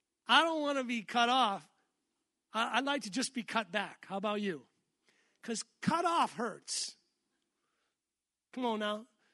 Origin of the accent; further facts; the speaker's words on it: East Coast, United States; now in Northwest, United States; we've all driven past homes in the Northwest, more so here than where I grew up in the East Coast.